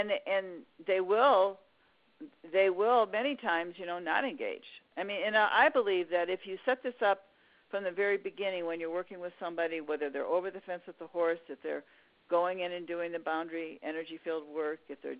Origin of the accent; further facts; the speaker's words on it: Chicago, Illinois, United States; I'm from Chicago. I mean, I talk a lot, okay?